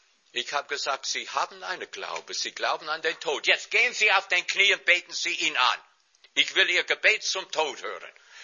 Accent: New York City, New York, United States; German is a second language; Ich komme aus New York.

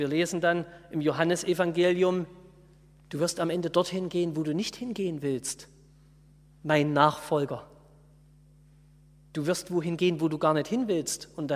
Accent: Saxony, Germany; Meine Eltern überlegen seit ein paar Tagen, ob wir bei uns im Vogtland in Sachsen vielleicht in unserem Haus Flüchtlinge aufnehmen. Ein Dorf mit 900 Menschen.

